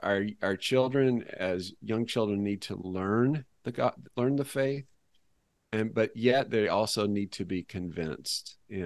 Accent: the South, United States; now in Rhode Island, United States; I'm in Rhode Island now in New England. I grew up in the South and came to Christ as a child, but ended up going to college up here in New England

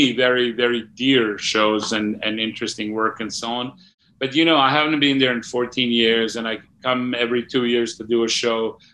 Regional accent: Sarajevo, Federation of Bosnia and Herzegovina, Bosnia & Herzegovina; I see a whole bunch of theater companies doing shows about war in Sarajevo, which is my hometown.

